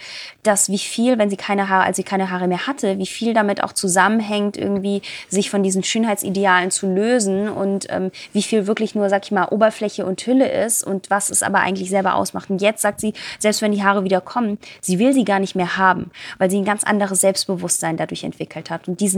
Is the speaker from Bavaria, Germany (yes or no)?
no; Baden-Württemberg, Germany; Und ich komme aus dem Schwarzwald, aus der Nähe von Baden-Baden